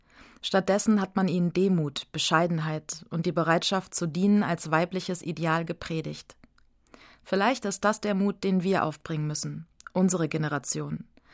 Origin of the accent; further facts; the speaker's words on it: Berlin, Germany; Für mich als Berliner Pfarrerin hat dieses Jahr eine besondere Note.